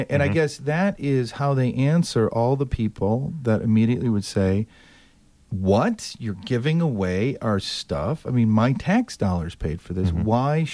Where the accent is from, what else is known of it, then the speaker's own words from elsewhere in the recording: Chicago, Illinois, United States; I'm from Chicago. I'm a little worried to go back.